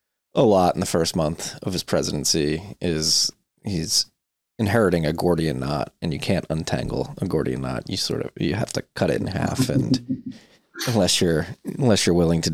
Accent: United States; Well, not an outsider, I'm an American, but trying to be an objective outside observer of what's happening.

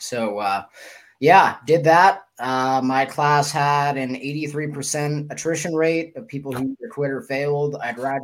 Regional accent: Los Angeles, California, United States; I'm from Los Angeles. I don't know if that's relevant or what, but from Los Angeles, been doing jiu-jitsu for about 10 years

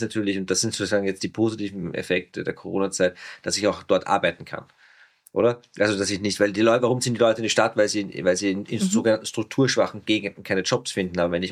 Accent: Austria; ich sehe diese großen Trends, zumindest bei uns in Österreich schon unabhängig von Bitcoin, in Deutschland auch.

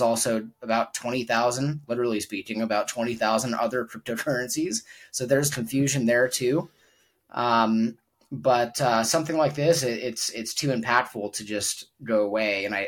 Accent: United States; I'm American, and I have no shame saying that. And I want my country to adopt Bitcoin. I consider myself a patriot. I love the Constitution. I was raised with, you know, believing in American values

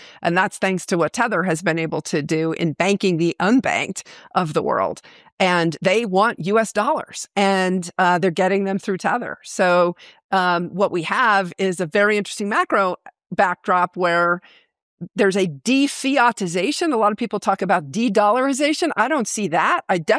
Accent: Wyoming, United States; Born and raised in Wyoming, worked on Wall Street for almost 30 years.

